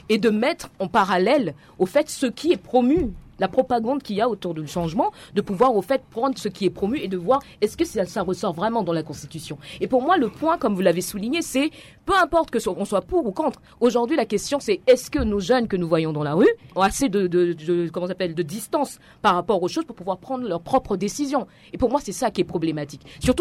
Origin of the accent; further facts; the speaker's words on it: Central African Republic; en tant que centrafricaine